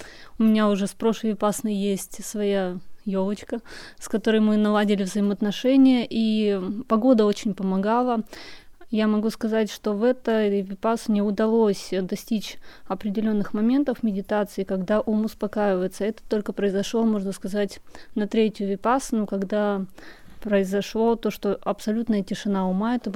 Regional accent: Yekaterinburg, Sverdlovsk Oblast, Russia; я из Екатеринбурга

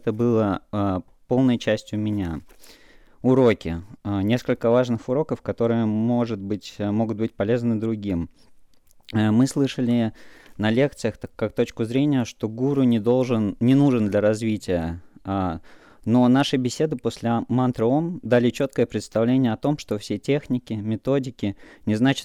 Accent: Saint Petersburg, Russia; also born or lived in Omsk; now in London, United Kingdom; Родился в Омске, вырос в Питере, жил много где. Сейчас последние несколько лет с женой и с маленькими детьми живем в Лондоне.

